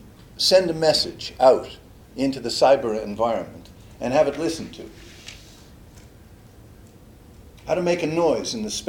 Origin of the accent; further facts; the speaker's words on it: Newton, Massachusetts, United States; I grew up in Newton, down the way.